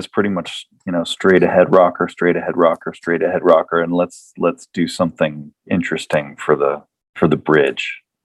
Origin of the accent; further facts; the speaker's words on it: New Jersey, United States; I mean, I'm from New Jersey, so traffic. Come on.